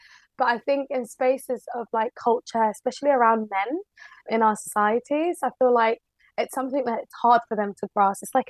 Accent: United Kingdom; I feel like it's a part of my personality and my identity as a British Muslim woman.

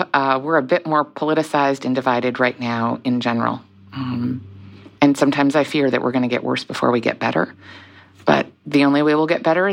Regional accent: Rhode Island, United States; In my home state of Rhode Island

